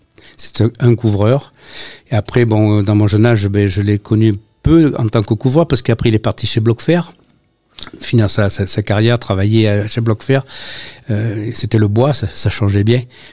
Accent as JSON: {"language": "French", "town": "Argentat", "region": "Nouvelle-Aquitaine", "country": "France", "tie": "born or raised there", "said": "toute mon enfance était au Bastier pendant une dizaine d'années."}